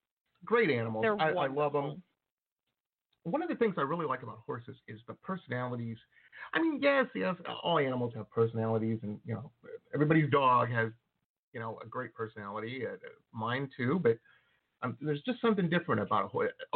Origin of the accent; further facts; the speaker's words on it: Michigan, United States; It's been years and years since my grandparents lived in Oklahoma. I grew up in Michigan